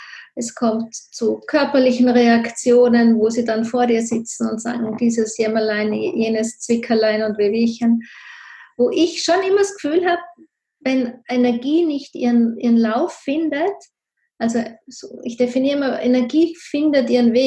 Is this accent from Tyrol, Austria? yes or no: yes; Tyrol, Austria; ich komme ja aus Tirol hier, hinter den Bergen, und ja, da ist ein ganz starkes patriarchales System nach wie vor.